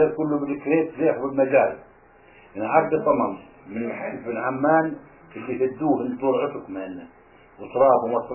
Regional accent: Hebron, West Bank, Palestine; من أنا من عندنا بالخليل

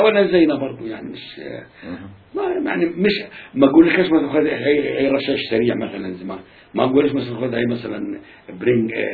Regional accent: Palestine; منا انا فلسطينية

